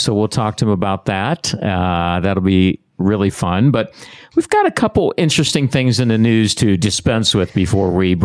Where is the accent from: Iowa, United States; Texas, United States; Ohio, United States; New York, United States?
Ohio, United States; Cincinnati; he was big in my life as a kid growing up in Cincinnati